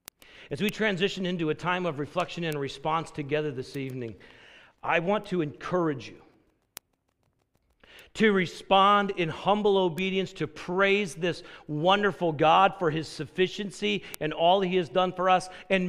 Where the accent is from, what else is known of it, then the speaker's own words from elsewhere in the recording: South Carolina, United States; I'm from South Carolina, sweet tea.